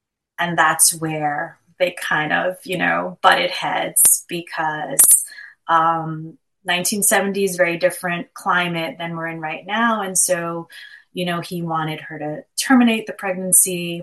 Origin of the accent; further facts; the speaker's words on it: New York, United States; I grew up in East Harlem, and my mother had moved from Puerto Rico to East Harlem, back in the 60s, and she was the first person in her family to do so.